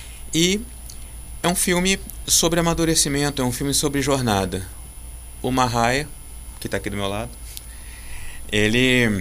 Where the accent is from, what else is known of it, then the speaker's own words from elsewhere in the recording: Cachoeiro de Itapemirim, Espírito Santo, Brazil; born there; now in Vitória, Brazil; Eu sou nascido em Cachoeiro. Não sei se você reparou meu cantarolar.